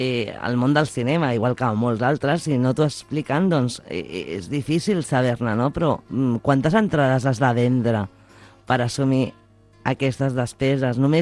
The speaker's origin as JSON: {"language": "Catalan", "town": "Barcelona", "region": "Catalonia", "country": "Spain", "said": "perquè jo sóc de Barcelona també"}